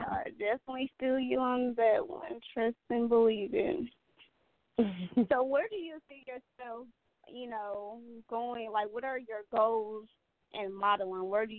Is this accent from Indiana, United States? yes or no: yes; Gary, Indiana, United States; I'm from the hood, too, so I understand your struggle. I'm from Gary, Indiana, the hood of the hood.